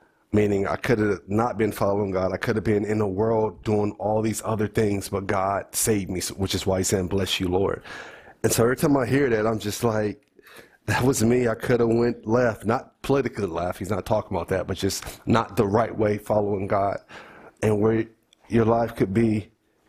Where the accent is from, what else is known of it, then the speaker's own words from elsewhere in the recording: Oakland, California, United States; Because especially growing up in Oakland, I know so many people that just got killed right out of high school.